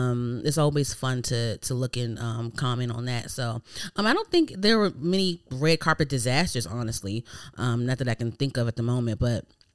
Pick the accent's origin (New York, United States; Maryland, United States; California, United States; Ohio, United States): Maryland, United States; Baltimore; If you guys are from the DMV area or I'm from Baltimore, you know that hip hop chicken is the shit.